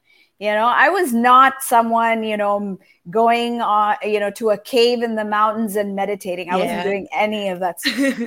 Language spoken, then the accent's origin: English; Japan; moved away as an adult; I grew up in Japan.